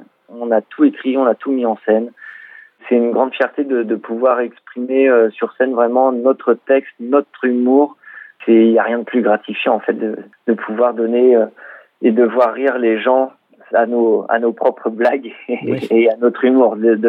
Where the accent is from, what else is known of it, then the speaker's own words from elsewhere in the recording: Le Mans, Pays de la Loire, France; je viens du Mans. Voilà, je suis sartois.